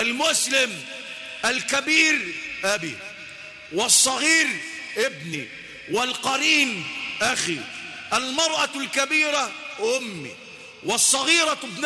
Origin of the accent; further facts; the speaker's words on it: Egypt; في مصر في بلدنا هذا لا يعبأ إلا بنفسه